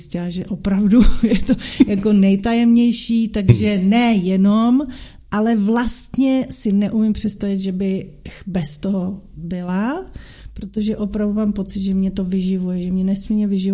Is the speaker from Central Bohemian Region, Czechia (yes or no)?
no; Prague, Czechia; now in Louny, Czech Republic; jsem Pražečka, celý život jsem žila v Praze